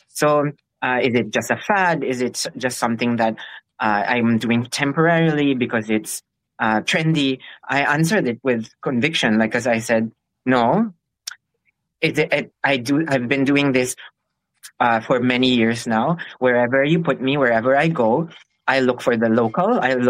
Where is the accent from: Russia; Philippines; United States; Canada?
Philippines; but I'm Filipino. I started my career in the Philippines. I know what Filipino desserts is.